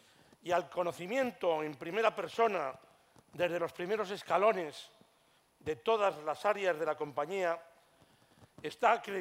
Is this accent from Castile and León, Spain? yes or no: yes; Castile and León, Spain; un buque insignia de la industria agroalimentaria de mi tierra, de nuestra tierra, de la tierra de Don Tomás, de Castilla y León